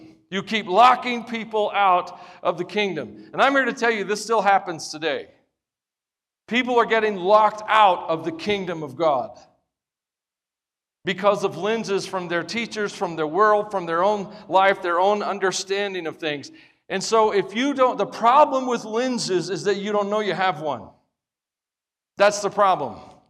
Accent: United States; And I love being an American.

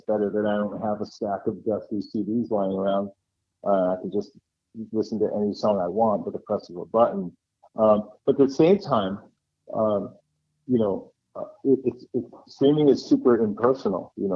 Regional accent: Taunton, Massachusetts, United States; born there; also born or lived in Newport, Rhode Island; We were born in Taunton, Massachusetts.

